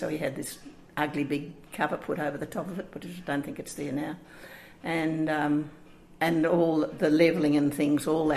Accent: Armidale, New South Wales, Australia; No, my family, both mother and father, Armidale for several generations.

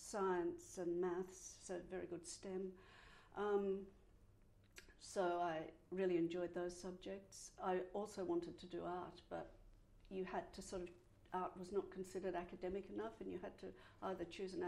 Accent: Sydney, New South Wales, Australia; I grew up in Sydney, in the northern suburbs, and we had a large bushy block.

